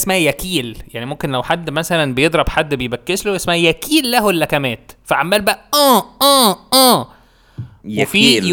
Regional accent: Egypt; انا حاسس عشان كده احنا كمصريين ضايعين خالص

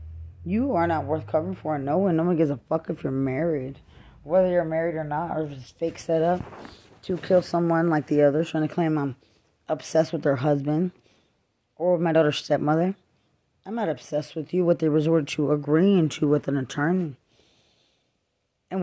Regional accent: Lubbock, Texas, United States; But I'm from innocent Lubbock, Texas. I'm from Lubbock.

